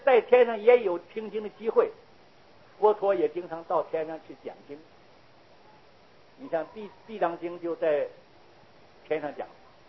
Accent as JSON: {"language": "Chinese", "country": "China", "said": "所以这个我们中国人讲情理法嘛，"}